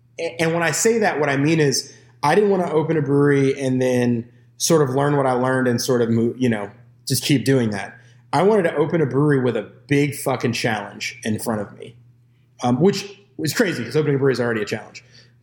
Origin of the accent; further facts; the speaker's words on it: St. Petersburg, Florida, United States; also born or lived in Memphis, Tennessee; I was born in Memphis, Tennessee, but I grew up here in St. Pete. You know, I was there till I was about 10 years old, and then I moved down to Florida, and I've been here since.